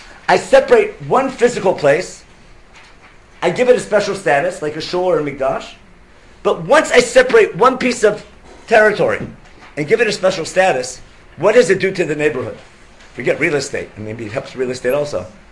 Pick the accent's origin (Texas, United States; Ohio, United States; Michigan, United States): Ohio, United States; Akron; I remember growing up, and I grew up in Akron, Ohio.